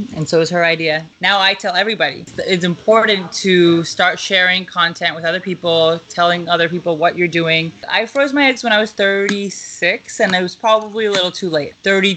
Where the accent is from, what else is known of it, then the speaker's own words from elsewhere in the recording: Lake Success, New York, United States; now in Manhattan, United States; I am from Long Island. I grew up in Lake Success, Chamathkana. I went to med school in Albany. I live in Manhattan now.